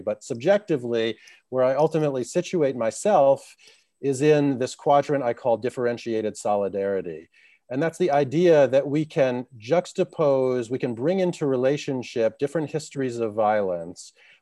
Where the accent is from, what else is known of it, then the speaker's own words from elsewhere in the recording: United States; as an American, this is very, you know, very important and intimate to me as well.